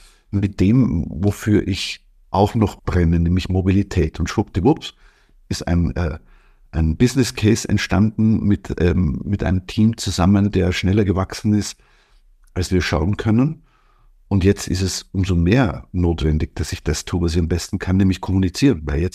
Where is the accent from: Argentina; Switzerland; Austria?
Austria; Vienna; wie man bei uns in Wien sagt.